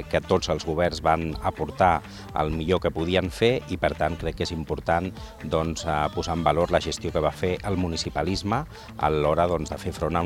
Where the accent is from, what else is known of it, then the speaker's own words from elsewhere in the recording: Sabadell, Catalonia, Spain; born there; Ara visc a Covadonga, però com dic, vaig néixer a Torre Romeu.